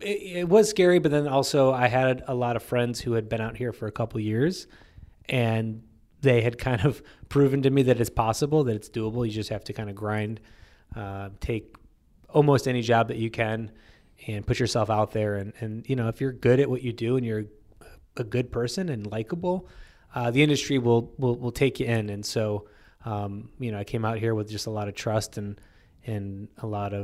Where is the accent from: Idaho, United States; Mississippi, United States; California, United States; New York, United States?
New York, United States; Syracuse; I'm actually born and raised in Syracuse, New York. So I went to college literally 2 miles away from my, childhood home.